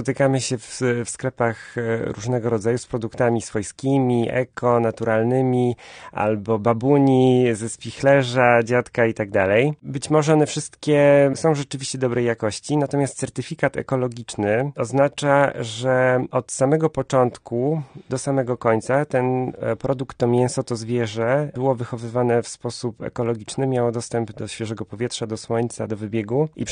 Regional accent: Rydzyny, Łódź Voivodeship, Poland; W Rydzynach, w Leśniczówce ja się wychowałem, tam mój ojciec był leśniczym do spraw łowieckich

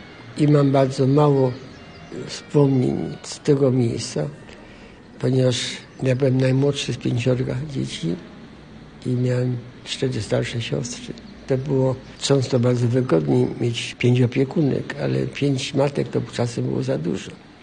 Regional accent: Łódź, Łódź Voivodeship, Poland; Mam sentyment do Lodzi jako miejsca mojego urodzenia. A jak przyjeżdżam, to mam uczucie ciepła.

